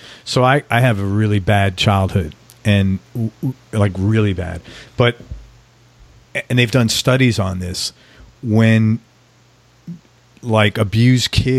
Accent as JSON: {"language": "English", "town": "New York City", "region": "New York", "country": "United States", "said": "I'm from New York City, but this sounds like very California, like people's energy."}